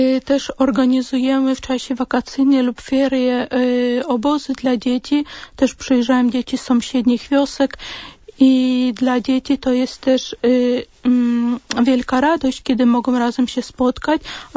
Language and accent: Polish; Kazakhstan; urodziłam się w Kazachstanie. Wychowywałam się właśnie w tych czasach jeszcze do 90 roku